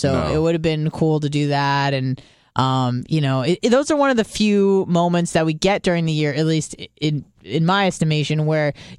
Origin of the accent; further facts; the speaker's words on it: Clearwater, Florida, United States; I'm from Clearwater.